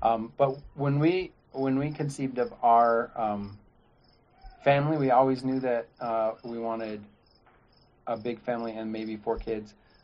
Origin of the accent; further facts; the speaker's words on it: Pacific Northwest, United States; growing up in the Pacific Northwest, it certainly wasn't every year.